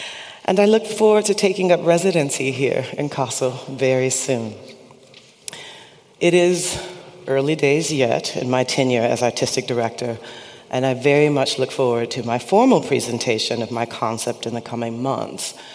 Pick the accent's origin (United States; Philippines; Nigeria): United States; Chicago, Illinois; the neighborhood in which I was raised. I had no choice in the matter, but I feel very lucky that I was born in Chicago.